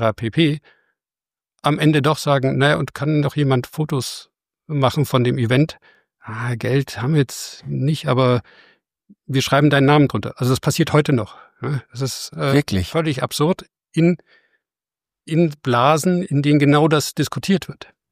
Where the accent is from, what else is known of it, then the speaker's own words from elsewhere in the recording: Augsburg, Bavaria, Germany; Und ich komme ja aus Augsburg